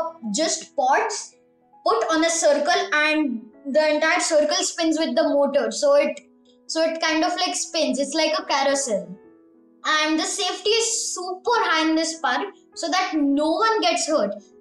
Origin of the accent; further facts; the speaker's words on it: Pune, Maharashtra, India; I'm from Pune. I'm in grade 5th, City Pride School, Nigdi, Pune.